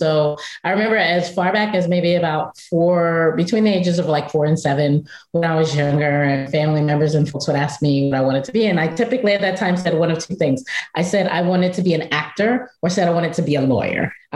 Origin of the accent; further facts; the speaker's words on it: Brooklyn, New York, United States; And so I went back to Brooklyn. I'm from Bushwick, and I was working in Bed-Stuy.